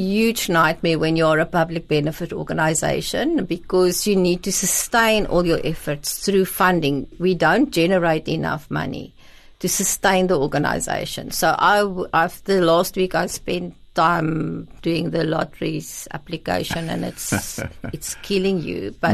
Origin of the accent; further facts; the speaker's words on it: Pretoria, Gauteng, South Africa; because obviously I'm from Pretoria